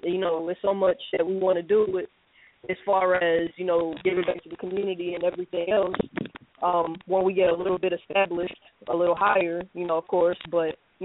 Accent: New York, United States; now in North Carolina, United States; I'm from New York originally

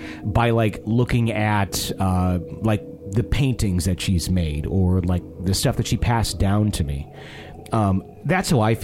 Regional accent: Rienzi, Mississippi, United States; like my favorite Rienzi back in my hometown where it's just the rolling hills

